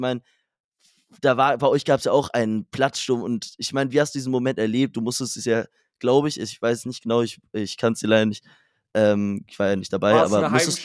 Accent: Wiesbaden, Hesse, Germany; Ich komme aus Wiesbaden und da muss man natürlich Local Support zeigen.

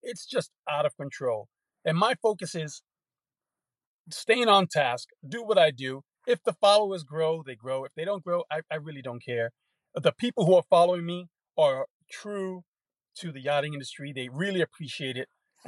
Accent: New York, United States; I'm originally from New York.

